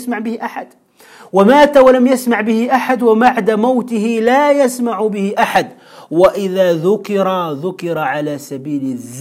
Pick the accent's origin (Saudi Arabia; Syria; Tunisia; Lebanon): Tunisia; منذ سنوات عندنا في تونس